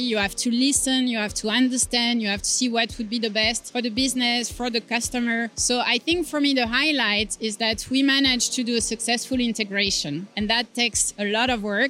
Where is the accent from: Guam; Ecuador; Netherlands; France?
France; Paris, Île-de-France; now in New Jersey, United States; I'm from France originally, born and raised in Paris.